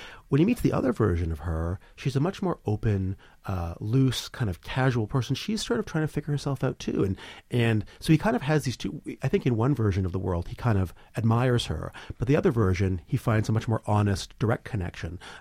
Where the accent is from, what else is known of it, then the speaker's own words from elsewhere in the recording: Vancouver, British Columbia, Canada; My mother was born in Chicago. So, even when I was growing up in Vancouver, I was very aware of sort of what was happening in the U.S.